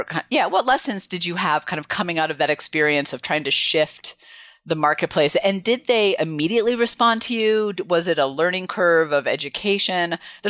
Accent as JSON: {"language": "English", "region": "California", "country": "United States", "tie": "born or raised there", "said": "I mean, I grew up in the Northern California, so I get it."}